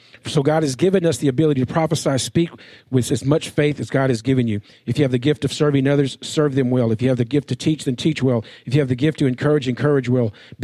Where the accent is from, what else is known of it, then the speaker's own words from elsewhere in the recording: Texas, United States; We're from Texas.